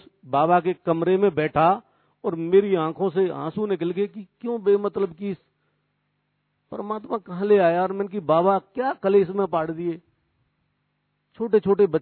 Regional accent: Kotwan, Uttar Pradesh, India; मेरा गांव है कोटवन, जब आप मथुरा जाते हो दिल्ली से तो जहां से यूपी स्टार्ट होती है वहां एक छोटा सा गांव है

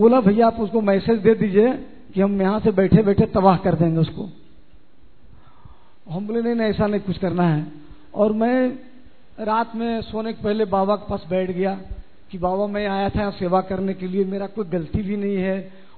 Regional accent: Patna, Bihar, India; और मैं पटना से हूँ

